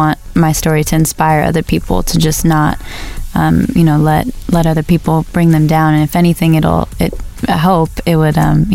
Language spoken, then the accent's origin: English; United States; I probably... being cliche American when I say that I really like Nando's.